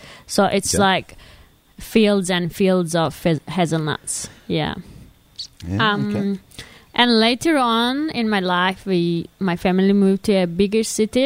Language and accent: English; Black Sea Region, Turkey; I was born in Black Sea region, which is like north of Turkey, on Black Sea, like the sea. But I was up in the mountains, so it's actually from a really small village, like quite rural village up in the mountains.